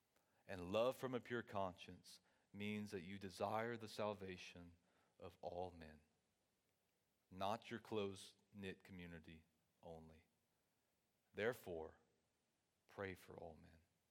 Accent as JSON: {"language": "English", "town": "Ville Platte", "region": "Louisiana", "country": "United States", "tie": "born or raised there", "said": "Growing up in First Baptist Ville Platte, it's such a blessing."}